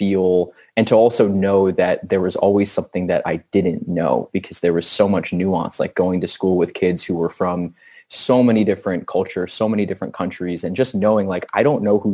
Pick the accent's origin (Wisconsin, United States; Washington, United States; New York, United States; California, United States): New York, United States; New York City; And I grew up in New York in the 90s, which was still a pretty rough situation in many ways, but also a really vibrant situation.